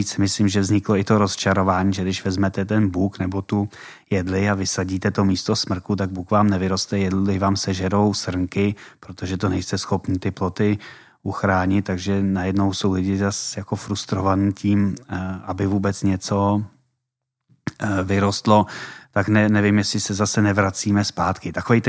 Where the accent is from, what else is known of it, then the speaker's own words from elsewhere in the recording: Vysočina Region, Czechia; já jsem z Vysočiny, tak to, že někdo na severní Moravě se mě netýká, to je nějaký jiný kraj, jiný podmínky